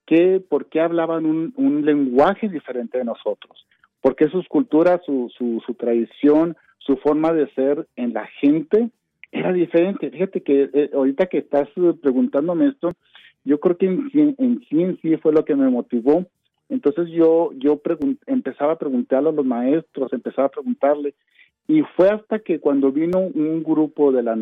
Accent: Chihuahua, Mexico; Yo soy de la sierra de Chihuahua, entonces hay mucho tarahumara

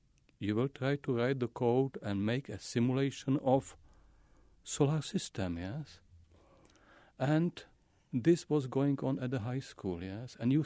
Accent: Prague, Czechia; English is a second language; I was growing up in Prague, in big city

